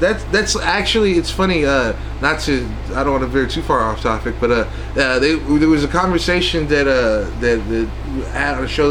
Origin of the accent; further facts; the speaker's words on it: New York City, New York, United States; Well, I grew up in New York City, and White Plains movie theater when I was a kid was $4.